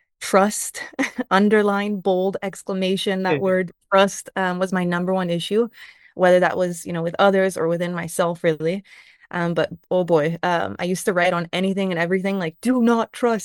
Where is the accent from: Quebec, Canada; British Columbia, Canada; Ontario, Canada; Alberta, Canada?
Ontario, Canada; Toronto; I'm born and raised in Toronto.